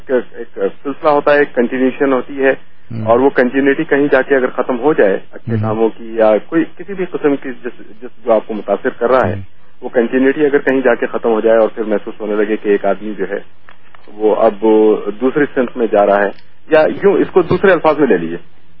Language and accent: Urdu; Pakistan; اس کو جو ہے پروموٹ اس طریقے سے کرنا چاہیے کہ دیکھیے پہلے ہم پاکستانی ہیں بعد میں ہماری علاقائی تقسیم ہے.